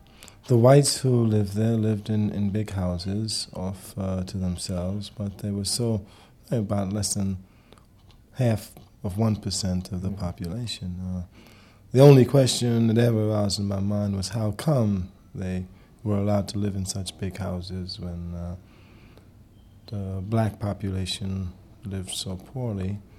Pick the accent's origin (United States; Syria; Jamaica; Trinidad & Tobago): Trinidad & Tobago; born there; Well, I was born in Trinidad, which was then the British West Indies, which was controlled by Britain.